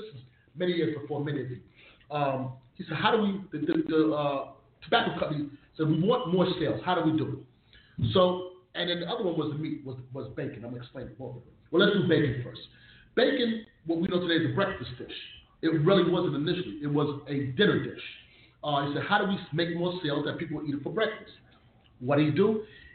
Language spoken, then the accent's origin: English; New York City, New York, United States; You know, we grew up in New York City.